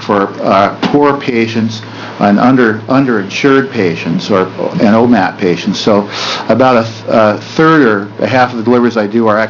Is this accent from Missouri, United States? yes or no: no; Independence, Oregon, United States; I'm a local, sort of. I'm from Independence, Greater Metropolitan Independence in Monmouth.